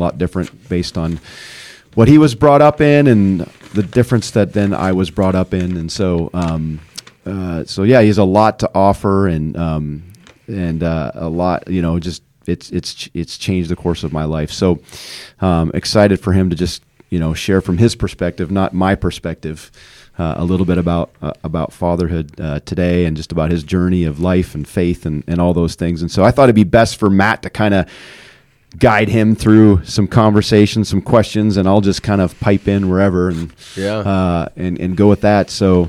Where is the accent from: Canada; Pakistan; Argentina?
Canada; now in United States; I talk about being Canadian, and still am proudly Canadian and now proudly American as well.